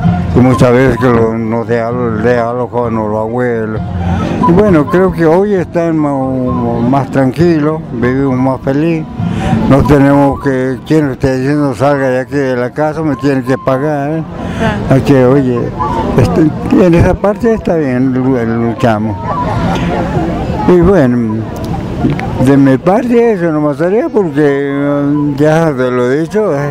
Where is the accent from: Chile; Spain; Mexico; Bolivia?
Bolivia; Cochabamba; yo soy de Cochabamba y del distrito de Tinatiera